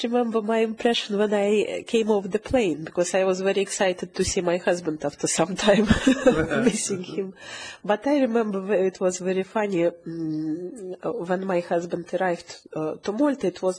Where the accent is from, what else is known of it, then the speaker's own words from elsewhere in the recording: Russia; English is a second language; Yes, we learned English at school, but in my opinion, at that time, especially at the Soviet Union time, it was not enough hours to learn it well.